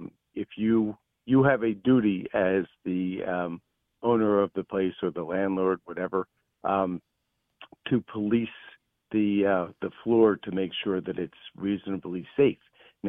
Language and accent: English; Penn Valley, Pennsylvania, United States; Well, I grew up on the main line, Penn Valley, which is west of City Avenue. So basically the near suburbs.